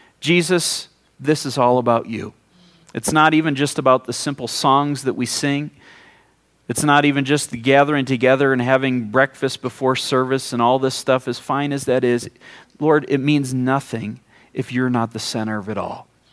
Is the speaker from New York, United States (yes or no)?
no; Mount Pleasant, Michigan, United States; And I even check the daily news in my hometown of Mount Pleasant, Michigan every morning just to figure out what's going on.